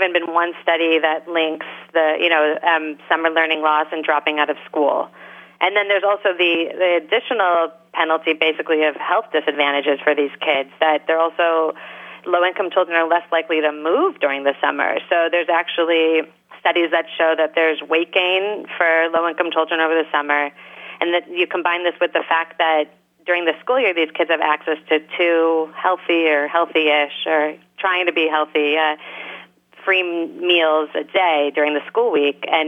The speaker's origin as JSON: {"language": "English", "town": "Los Angeles", "region": "California", "country": "United States", "said": "And, you know, I feel like I'm from Los Angeles, and I have kind of negative associations with year-round schooling"}